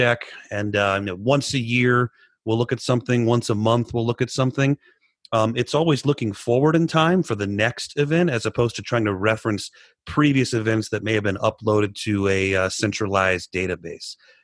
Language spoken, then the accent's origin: English; Illinois, United States; Yeah, I'm a Bears fan. I'm from Illinois.